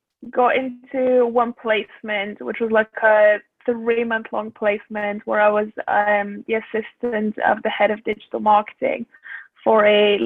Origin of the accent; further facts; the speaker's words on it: Sofia, Sofia City, Bulgaria; now in United Kingdom; So actually today I'm tuning in from Sofia, which is the capital city of Bulgaria. It's where I'm originally from.